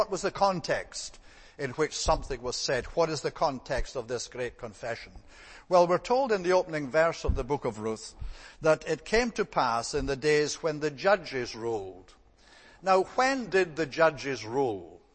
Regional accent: Scotland, United Kingdom; born there; I'm a Scot by birth. That is just where I happen to be born. So that's my nationality.

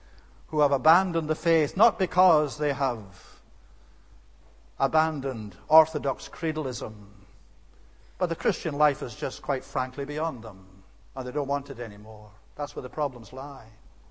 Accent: Scotland, United Kingdom; Scottish brand of it, and I'm a Scot, is in danger of destroying itself

